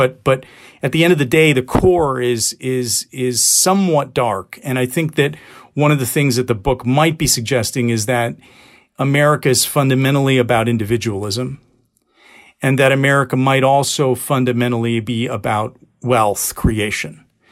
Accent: United States; I was born here and raised here and basically American.

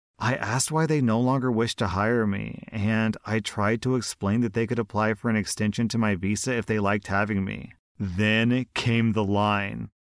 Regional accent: Scotland, United Kingdom; now in Australia; I'm not even a Pom. This is typically slang reserved for English people, but I'm Scottish.

